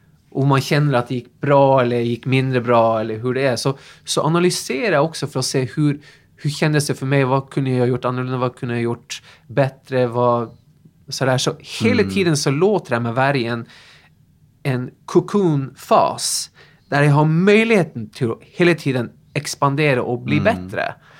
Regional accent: Tromsø, Troms, Norway; now in Sweden; Kommer ihåg när jag stod på mitt gym hemma i Tromsö. och liksom bara drömde mig bort.

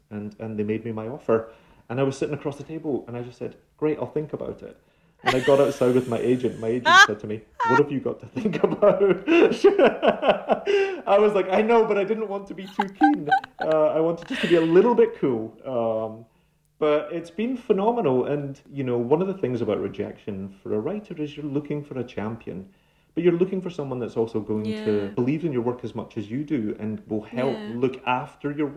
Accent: Scotland, United Kingdom; it sometimes fries people's minds that I'm Scottish and American now, that I sort of straddle these two things because it's an intersection.

